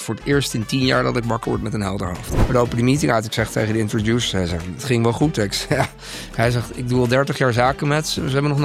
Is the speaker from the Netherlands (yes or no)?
yes; Gelderland, Netherlands; Ik ben opgegroeid in de Achterhoek. Ik heb rechten gestudeerd in Leiden